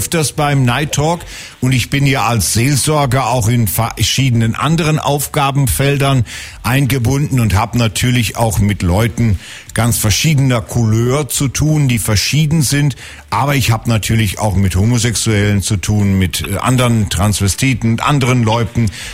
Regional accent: Emsbüren, Lower Saxony, Germany; Ich bin bei Lingen nämlich groß geworden, das gehört auch zum Emsland in Emsbüren.

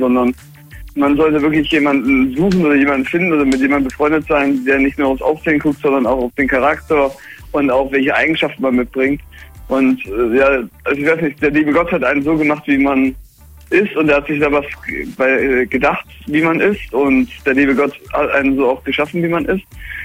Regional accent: Sindelfingen, Baden-Württemberg, Germany; Also ich komme aus Sinnefing, das liegt in der Nähe bei Stuttgart.

